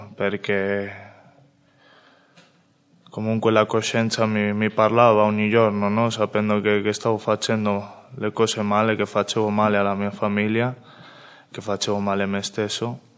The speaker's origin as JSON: {"language": "Italian", "town": "Madrid", "region": "Community of Madrid", "country": "Spain", "tie": "born or raised there", "second_language": "Italian", "said": "vengo da Spagna. Sono cresciuto in un quartiere umile di Madrid, dove ho vissuto tutta la mia vita"}